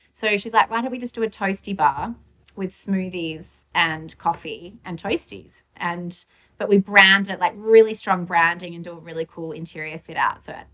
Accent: Australia; which as an Australian, we do not do Starbucks. So that was it. So yes, it was like a new coffee shop. It was really like homegrown and chill and like not corporate-y. It was like the coffee that we get in Melbourne.

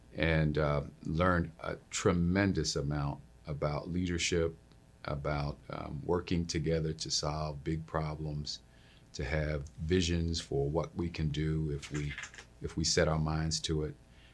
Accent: Philadelphia, Pennsylvania, United States; Well, first, I want to just say that I'm a Philadelphian. And I was born and raised here.

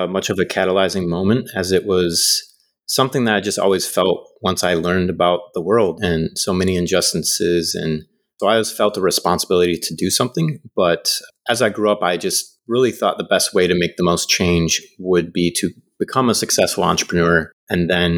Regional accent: Michigan, United States; now in Colorado, United States; And I originally grew up just outside of Detroit and had an entrepreneurial spirit from a younger age

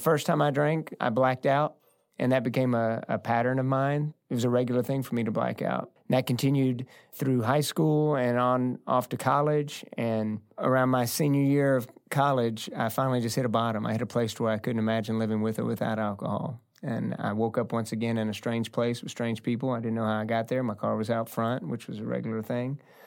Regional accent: Fort Worth, Texas, United States; That was where I grew up, born and raised in Fort Worth, Texas.

